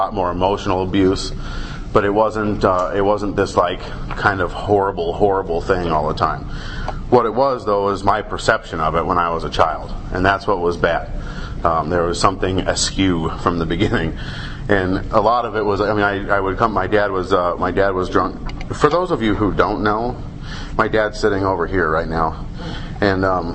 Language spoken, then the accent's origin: English; Denver, Colorado, United States; also born or lived in Kansas City; now in Centennial, United States; I guess, you know, I was born out in Kansas City, moved to Denver when I was four. My dad got a job out there.